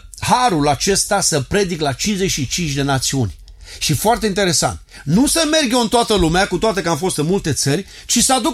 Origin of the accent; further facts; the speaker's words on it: Romania; Voi ați venit din Chicago în Arizona, eu am venit din România, apoi plec peste tot pământul